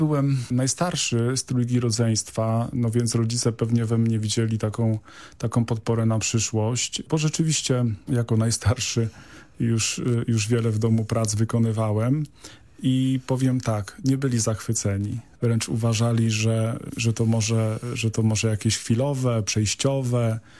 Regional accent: Chmielnik, Świętokrzyskie Voivodeship, Poland; Tak, to moje rodzinne miasteczko. Tam się wychowałem, tam spędziłem dzieciństwo.

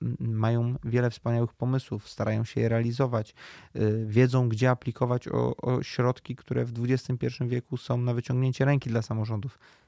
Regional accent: Koszalin, West Pomeranian Voivodeship, Poland; U mnie, w tym regionie, z którego ja pochodzę, skąd jestem posłem, dokładnie w Koszalinie

